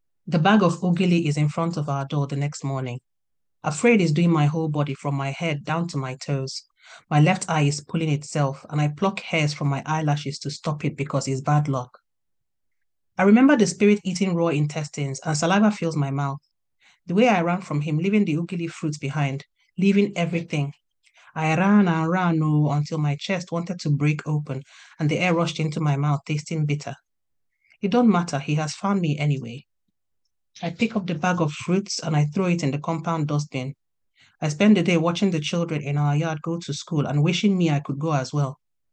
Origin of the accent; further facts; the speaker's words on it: Nigeria; I am Nigerian, because I'm Igbo